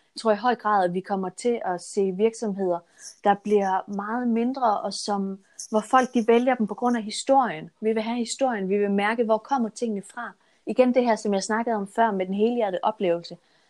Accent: Region of Southern Denmark, Denmark; nu kommer jeg fra Sønderjylland af

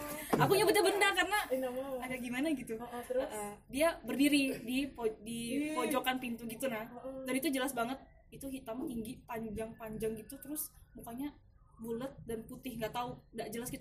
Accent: Samarinda, East Kalimantan, Indonesia; namanya kita anak Samarinda kan

